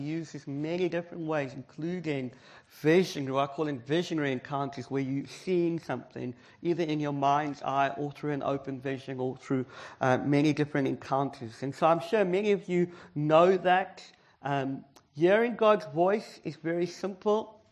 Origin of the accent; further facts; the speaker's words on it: South Africa; I'm from South Africa, so I can share that publicly.